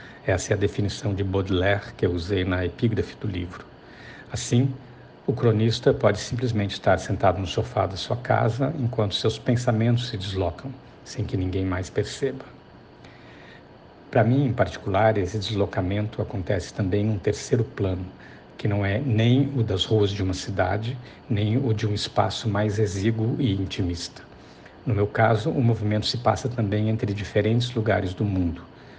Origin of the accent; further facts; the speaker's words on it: Curitiba, Paraná, Brazil; born there; E existe ainda a minha cidade natal, Curitiba, que está sempre ali, toda hora sendo lembrada e comparada com as outras cidades